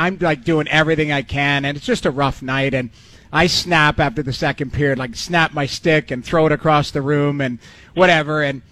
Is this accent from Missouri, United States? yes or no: yes; St. Louis, Missouri, United States; So we're playing in St. Louis, and I come from St. Louis, so I've got a lot of pride going back into that building.